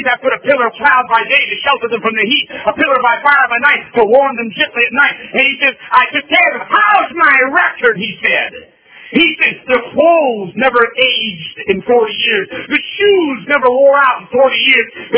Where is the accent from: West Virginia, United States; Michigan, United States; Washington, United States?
Michigan, United States; Holland; There's a lady up where I grew up in Holland, Michigan. It was kind of a big thing back then. We had all farms around us